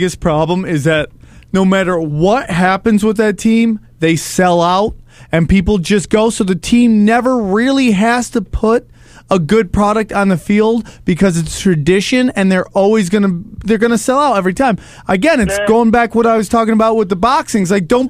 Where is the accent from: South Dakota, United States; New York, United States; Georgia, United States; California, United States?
New York, United States; Cortland; I'm from Cortland, just outside Syracuse.